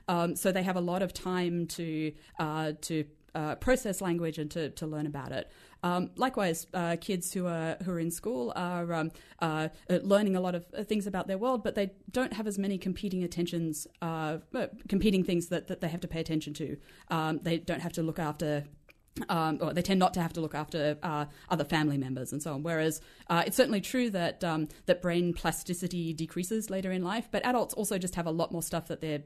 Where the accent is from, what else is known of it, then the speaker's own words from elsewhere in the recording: Australia; accent: Australian; moved away as an adult; now in United States; I'm from Australia originally. You can hear that by my accent. I moved to the US late enough in life that I haven't acquired an American accent, even though I've been here for 15 years or so.